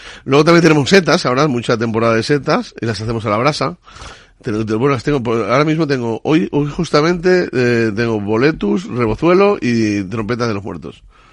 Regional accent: Barcelona, Catalonia, Spain; Además un poquito un guiño a mi tierra, que soy de Barcelona.

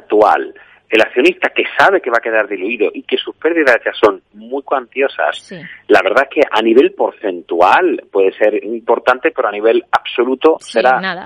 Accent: Seville, Andalusia, Spain; en mi tierra dicen de perdidos al río. Sí. Yo soy sevillano, que viva en el extranjero

